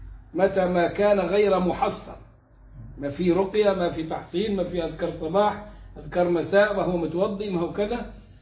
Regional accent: Egypt; عندنا في مصر

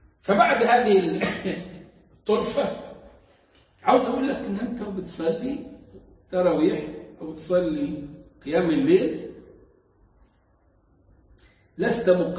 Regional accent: Egypt; احنا كمصريين

